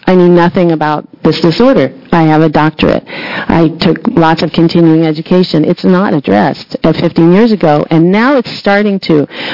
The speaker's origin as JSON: {"language": "English", "town": "Portland", "country": "United States", "said": "I'm from Portland."}